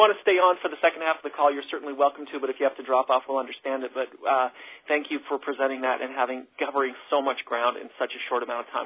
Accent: Salt Lake City, Utah, United States; I grew up in Salt Lake

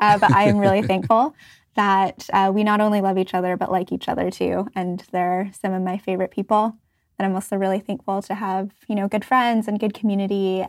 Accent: Canada; I'm Asian Canadian. I am second generation Canadian, specifically of Chinese and Filipino descent.

